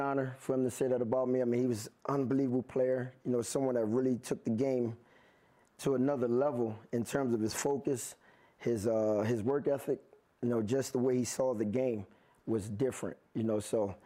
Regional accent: Chester, Pennsylvania, United States; go back to my city and kind of explore Chester with me.

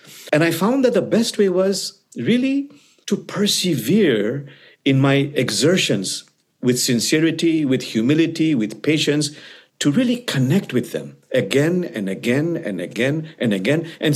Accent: Bangladesh; See, I come from Bangladesh

